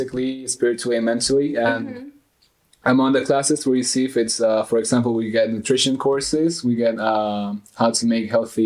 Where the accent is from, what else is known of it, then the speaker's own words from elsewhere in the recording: Ecuador; also born or lived in United States; now in Romania; I am from Ecuador, South America.